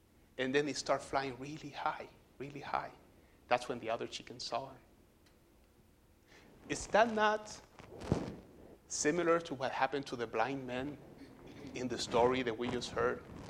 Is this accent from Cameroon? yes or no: no; Puerto Rico; I'm from Puerto Rico. We love domino.